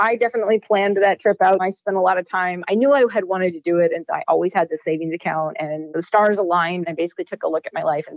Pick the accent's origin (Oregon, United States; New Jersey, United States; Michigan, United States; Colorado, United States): Colorado, United States; Denver; like when I was growing up in Denver, like there was not much going on that was accessible to someone who wasn't over 18